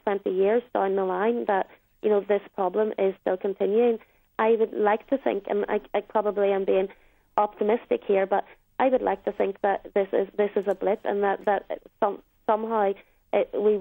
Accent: Northern Ireland, United Kingdom; people like myself born and bred in Northern Ireland.

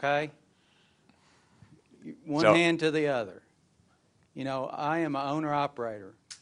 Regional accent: Smyrna, Tennessee, United States; I'm from Smyrna, Tennessee.

